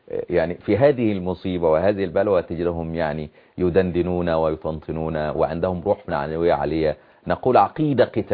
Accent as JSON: {"language": "Arabic", "country": "Egypt"}